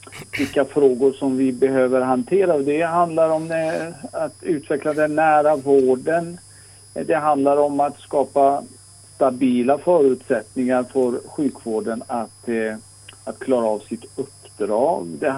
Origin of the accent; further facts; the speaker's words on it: Iran; now in Trollhättan, Sweden; och jag bor och verkar i Trollhättan. Och är född och uppvuxen i Iran.